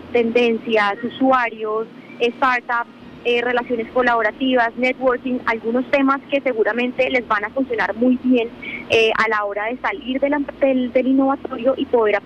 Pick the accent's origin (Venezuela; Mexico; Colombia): Colombia; muchos obstáculos mentales que como colombianos no nos dejan avanzar en el crecimiento.